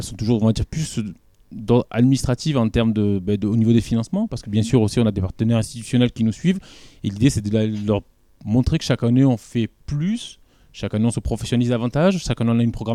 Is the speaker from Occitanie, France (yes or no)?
yes; Marvejols, Occitanie, France; En fait, je suis né à Marvejols, j'ai grandi à Marvejols.